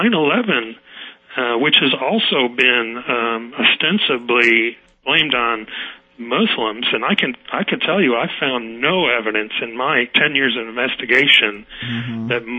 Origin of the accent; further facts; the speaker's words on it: United States; it made me really mad because I'm an Irish American, and typically we have a response that's more we're ready to fight